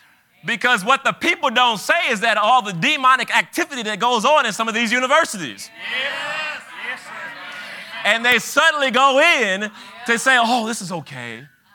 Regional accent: Detroit, Michigan, United States; I grew up in Detroit. We had organ, drum, bass.

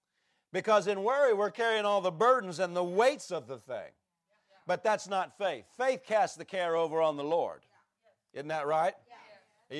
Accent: Pennsylvania, United States; I grew up in the East Coast. I grew up in Pennsylvania. And my dad's farm was here.

